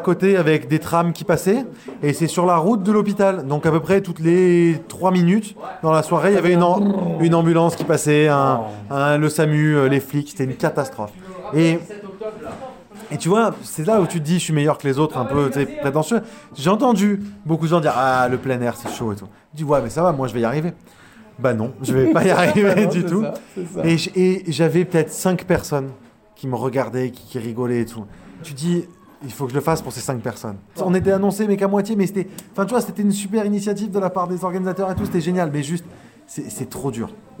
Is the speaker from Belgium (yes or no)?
no; Turkey; Mais et n'oubliez pas que je suis turc.